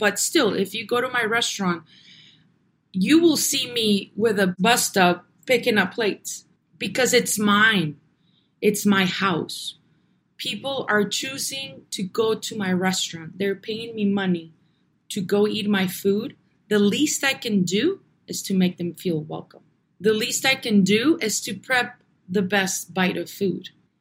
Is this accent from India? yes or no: no; Navojoa, Sonora, Mexico; now in Tucson, United States; I was born here in Tucson, and we grew up in Navojoa, Sonora. It's the last city of the state of Sonora.